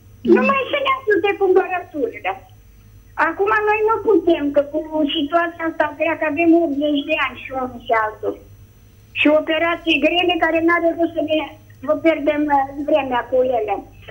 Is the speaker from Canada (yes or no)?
no; Bucharest, Romania; Noi suntem o familie din București.